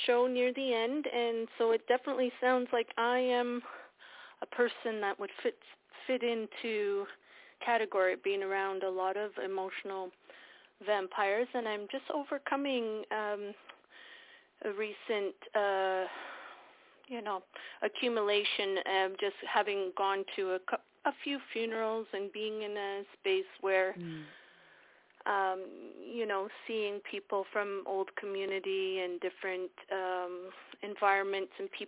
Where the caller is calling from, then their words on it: Ontario, Canada; I'm calling from Ontario